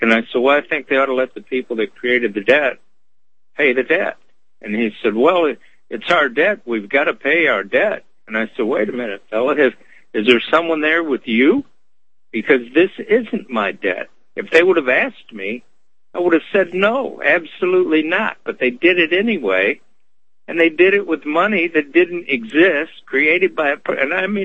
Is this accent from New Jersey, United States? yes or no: no; Michigan, United States; born there; I was born in Michigan